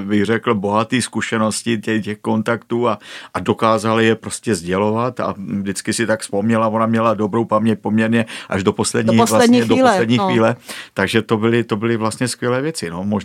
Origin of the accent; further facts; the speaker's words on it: Prostějov, Olomouc Region, Czechia; pocházím z Hané, což je vlastně město Prostějov je velmi blízko Olomouci